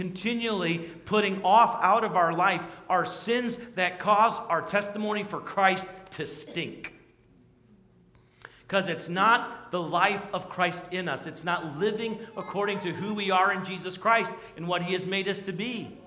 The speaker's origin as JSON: {"language": "English", "region": "South Carolina", "country": "United States", "tie": "born or raised there", "said": "I grew up in South Carolina. We have bamboo all over the place."}